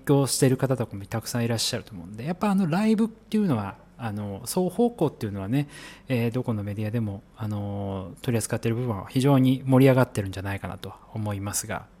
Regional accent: Chiba, Japan; also born or lived in Fukushima / Saitama; 生まれは福島なんですけども、育ちがずっと千葉でしてね、なので、まあ、30年のうち まあ、多くは、まあ、青春時代は間違いなく千葉ですし、まあ、社会人はどちらかというと千葉ではないですが、まあ、今帰ってきてまた千葉県に住んでいるという形ですので

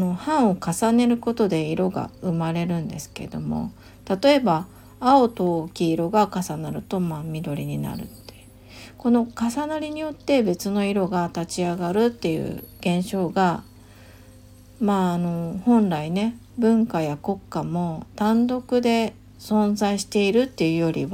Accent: Fujisawa, Kanagawa, Japan; 私の生まれ育った藤沢と同じくらい私にとって大切な土地なんですよね

